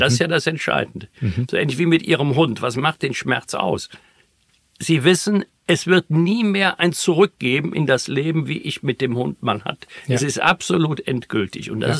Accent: Bergisch Gladbach, North Rhine-Westphalia, Germany; in meiner Heimatstadt Bergisch Gladbach

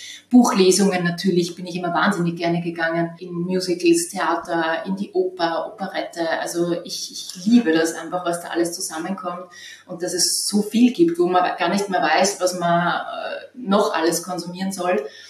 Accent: Lower Austria, Austria; Also ich bin nicht in Wien aufgewachsen, sondern am Land im westlichen Niederösterreich an der Grenze zu Oberösterreich. Habe aber als Teenager immer schon gewusst, ich möchte einmal in Wien leben.

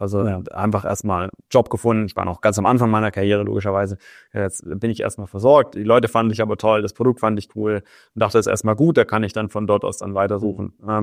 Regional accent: Baden-Württemberg, Germany; Also ich bin auf der Schwäbischen Alb aufgewachsen, bin da auch zur Schule gegangen, hab da mein Abitur gemacht

